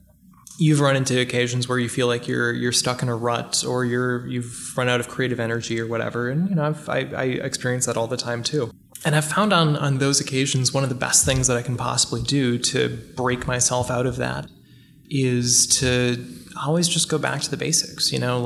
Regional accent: Minneapolis, Minnesota, United States; And Alex Soth, a Magnum photographer from my hometown, in Minneapolis, is up there as well for me.

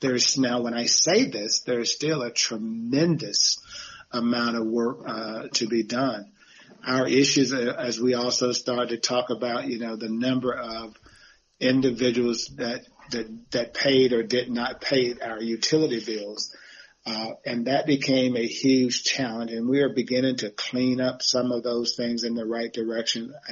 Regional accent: North Carolina, United States; I'm originally from North Carolina up the street, about 2 hours away, Halifax County, North Carolina.

